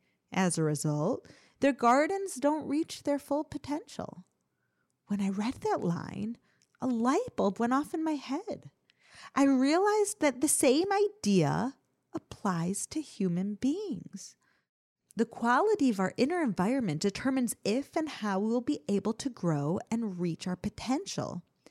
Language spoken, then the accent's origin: English; Chicago, Illinois, United States; I grew up in Chicago, and I remember all the hype around making New Year's resolution for the new year on January 1st.